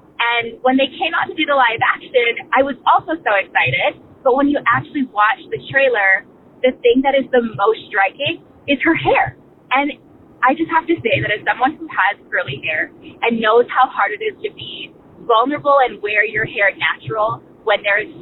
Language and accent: English; Hawaii, United States; But as like a young brown woman, as Native Hawaiian who grew up here in Hawaii, luckily like surrounded by other brown people